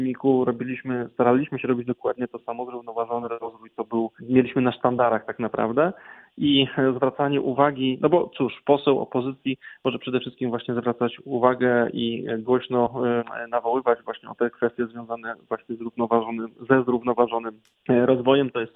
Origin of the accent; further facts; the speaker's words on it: Lower Silesian Voivodeship, Poland; Sam pochodzę z aglomeracji wałbrzyskiej, gdzie na przestrzeni lat nasz region otrzymywał bardzo wiele ciosów.